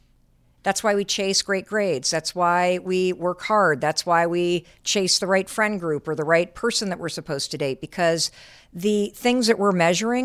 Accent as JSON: {"language": "English", "region": "Michigan", "country": "United States", "tie": "born or raised there", "said": "So I grew up in Michigan and I went to Dartmouth."}